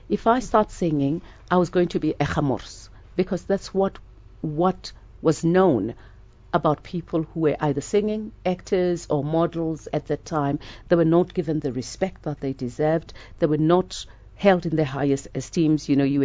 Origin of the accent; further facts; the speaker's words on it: South Africa; born there; I am a South African and nobody could ever wish me away. I'm born here